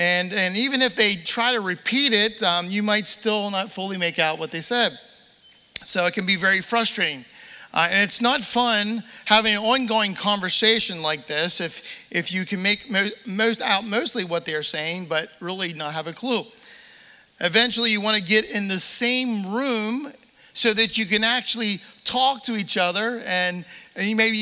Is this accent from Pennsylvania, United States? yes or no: yes; Greencastle, Pennsylvania, United States; And actually, I grew up in Pennsylvania, Franklin County, a town called Greencastle, just if you go down 81, almost down to the Maryland border.